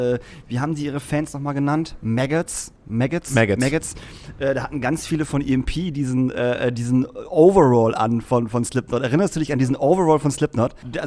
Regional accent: Lingen, Lower Saxony, Germany; ich komme aus Lingen, Alter.

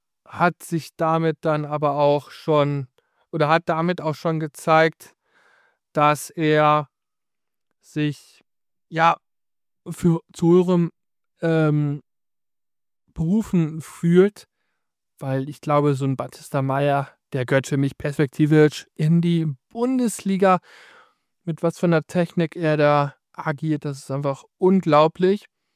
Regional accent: North Rhine-Westphalia, Germany; born there; Als gebürtiger Westmünsterländer

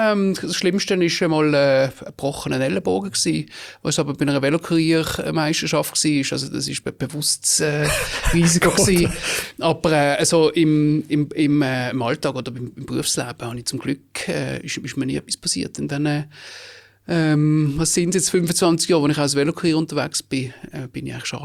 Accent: Basel, Basel-Stadt, Switzerland; Geboren im Frauenspital in Basel und nachher an der Brisacherstrasse im Gleibasel, gerade beim Erasmusplatz, 20 Jahre lang gelebt.

